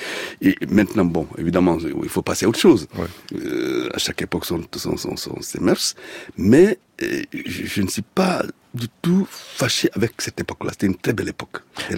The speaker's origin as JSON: {"language": "French", "country": "Guinea", "said": "non seulement j'avais coupé le cordon ombilical avec mon pays d'origine, mais cela se passait très très mal en Guinée."}